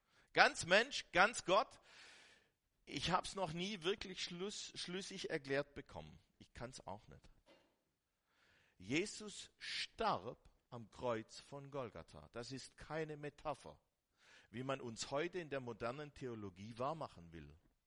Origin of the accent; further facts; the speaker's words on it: Baden-Württemberg, Germany; ich bin Schwabe, ich bin überzeugter und leidenschaftlicher Schwabe.